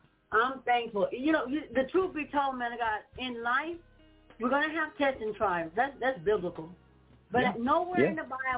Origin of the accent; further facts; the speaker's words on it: Sylacauga, Alabama, United States; Now me, I'm just a country girl. I'm from Sylacauga, Alabama.